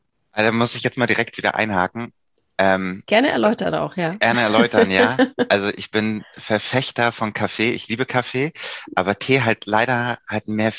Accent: Hamburg, Germany; ich komme aus Hamburg, falls es noch nicht gesagt wurde

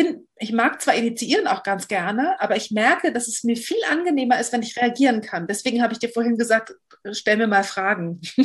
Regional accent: Berlin, Germany; Was mache ich? Wo komme ich her? Also ich komme aus Berlin.

